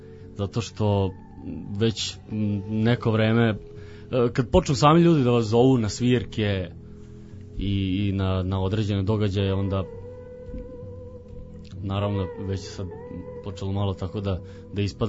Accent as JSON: {"language": "Serbian", "region": "Vojvodina", "country": "Serbia", "said": "dolazimo baš sa svih strana Bačke"}